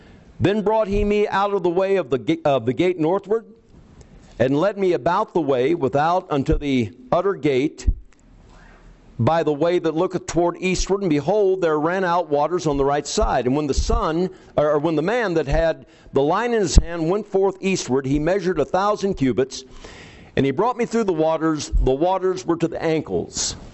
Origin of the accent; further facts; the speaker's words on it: Champaign, Illinois, United States; born there; I was born in Champaign, Illinois.